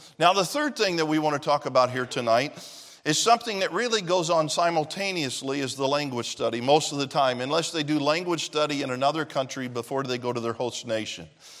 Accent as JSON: {"language": "English", "region": "Tennessee", "country": "United States", "said": "I mean, my wife's from Michigan and I'm from Tennessee."}